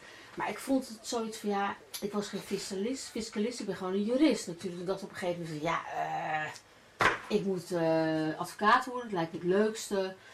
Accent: Amsterdam, North Holland, Netherlands; born there; Ik ben in Amsterdam geboren, ik ben half Spaans.

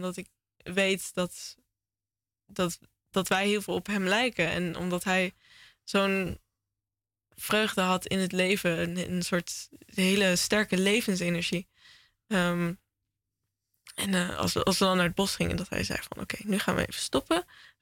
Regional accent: Zoetermeer, South Holland, Netherlands; Zij woonden in Zoetermeer en wij zijn ook opgegroeid in Zoetermeer.

